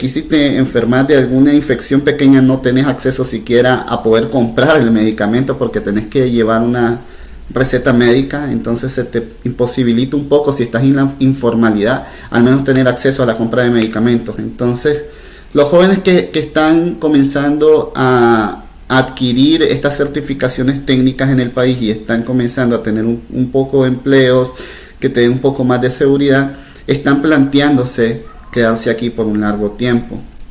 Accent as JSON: {"language": "Spanish", "country": "Nicaragua", "tie": "born there", "said": "Yo nací en Nicaragua, esa es mi tierra, esa es mi patria y voy a seguir luchando hasta que sea libre porque quiero vivir ahí"}